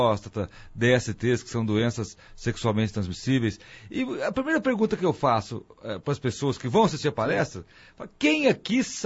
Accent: Pedregulho, São Paulo, Brazil; moved away as an adult; now in Campinas, Brazil; Direto de Pedregulho, nasci em Pedregulho, que fica a grande Pedregulho na região de Ribeirão Preto. Muita gente fala região de Pedregulho, né? Franca, Ribeirão Preto, e vim fazer faculdade de medicina aqui em Campinas e fiquei por aqui.

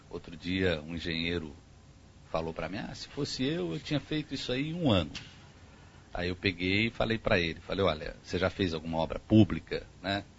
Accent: Campinas, São Paulo, Brazil; eu falo desde que eu sou criança, que eu vivi, cresci em Campinas

